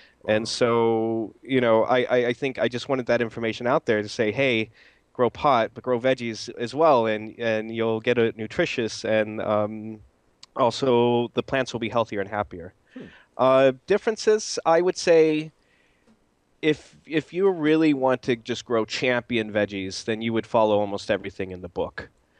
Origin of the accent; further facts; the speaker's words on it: United States; moved away as an adult; now in Germany; It's something I'm American. I think you can hear that. and I grew up in America and just graduated in 2008.